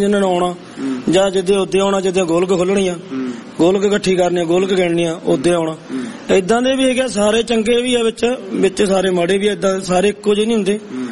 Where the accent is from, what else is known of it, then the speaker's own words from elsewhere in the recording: Punjab, India; ਫਿਰ ਮਨਸਾ ਦੇ ਵੀ ਜਾਂਦੇ, ਸਾਡੇ ਇਲਾਕੇ ਚ ਬਹੁਤ ਜਾਂਦੇ, ਸਾਡਾ ਸੰਗਰੂਰ ਜ਼ਿਲ੍ਹਾ ਗਾ, ਤੇ ਉਧਰੋਂ ਜਾਂਦੇ ਆ ਗੰਢ ਜੋੜੇ